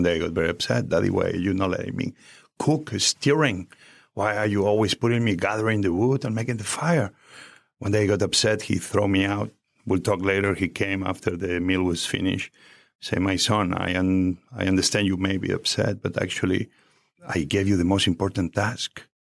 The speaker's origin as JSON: {"language": "English", "region": "Asturias", "country": "Spain", "tie": "born there", "second_language": "English", "said": "I am a boy, as you may see by my accent, born in northern part of Spain, Asturias, beautiful green, full of trees."}